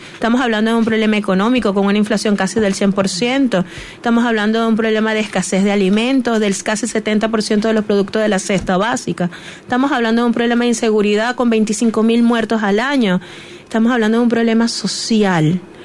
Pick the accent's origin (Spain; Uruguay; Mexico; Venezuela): Venezuela; now in Chile; el año pasado nosotros clamábamos como venezolanos en el exterior